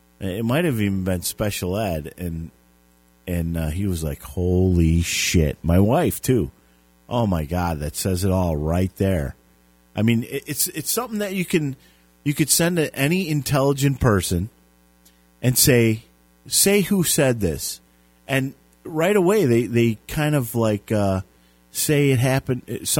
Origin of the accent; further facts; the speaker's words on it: Illinois, United States; I'm from Illinois. I'm not from Arizona.